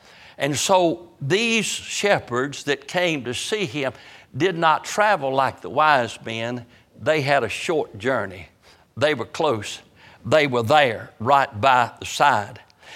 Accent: Benson, North Carolina, United States; If I go to Jerusalem or New Jersey and somebody said, where are you from? I say proudly, Benson, North Carolina, Johnson County.

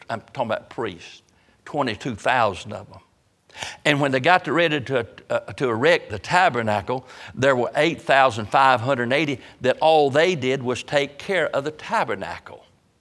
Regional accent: Benson, North Carolina, United States; If I go to Jerusalem or New Jersey and somebody said, where are you from? I say proudly, Benson, North Carolina, Johnson County.

